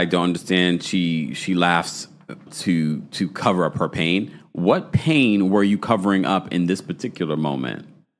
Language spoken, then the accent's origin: English; New York, United States; Come on. I'm a New Yorker.